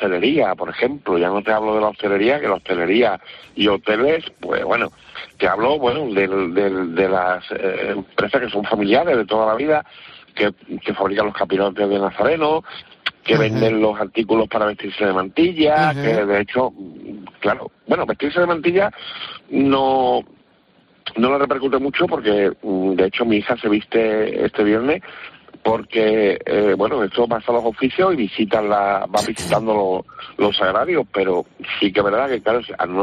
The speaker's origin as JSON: {"language": "Spanish", "town": "Seville", "region": "Andalusia", "country": "Spain", "said": "Bueno, pues Sevilla está impresionante, como no podía ser menos, soy sevillano"}